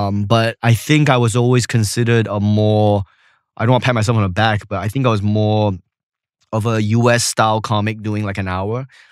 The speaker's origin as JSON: {"language": "English", "country": "Australia", "said": "I come from Australia, so we're used to the Edinburgh."}